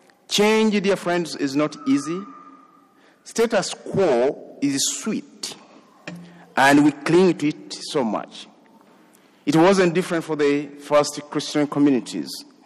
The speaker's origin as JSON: {"language": "English", "country": "Rwanda", "accent": "foreign", "second_language": "English", "said": "Dear friends, as I said in the beginning, I'm here on the invitation of the Archdiocese of Indianapolis and your parish to share with you our part of faith in Rwanda in Africa."}